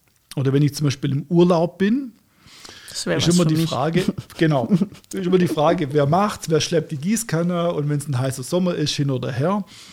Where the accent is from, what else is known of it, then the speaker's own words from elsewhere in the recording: Baden-Württemberg, Germany; so auf alle Viere, so als Schwabe.